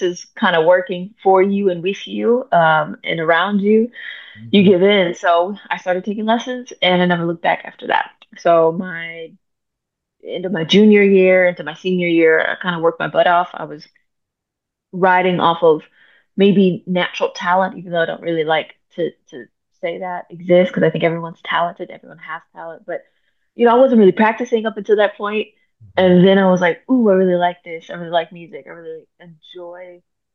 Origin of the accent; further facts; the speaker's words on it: Midwest, United States; I came from the Midwest too, which is also very different from the South when it comes to band.